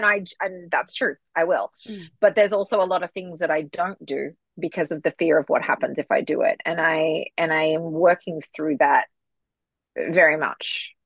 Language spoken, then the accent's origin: English; Melbourne, Victoria, Australia; now in Los Angeles, United States; or when I was born growing up in Melbourne, like that was like my early childhood.